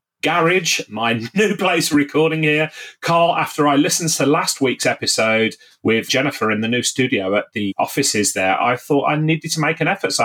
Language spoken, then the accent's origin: English; Birmingham, West Midlands, United Kingdom; last week, I actually went back to my hometown of Birmingham